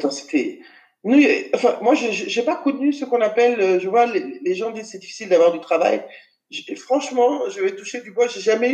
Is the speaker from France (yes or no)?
no; Abidjan, Côte d’Ivoire; c'était logique de revenir à Abidjan puisque c'est là où j'ai grandi. C'est là où j'ai mes amis. C'est là où j'ai mes repères.